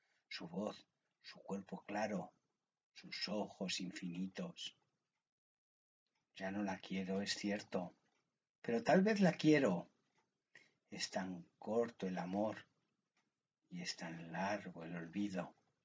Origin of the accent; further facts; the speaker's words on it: Aranjuez, Community of Madrid, Spain; Yo, afortunadamente, hace muy poquitas semanas he vuelto a mis orígenes. Yo soy de Aranjuez y vivo en Aranjuez.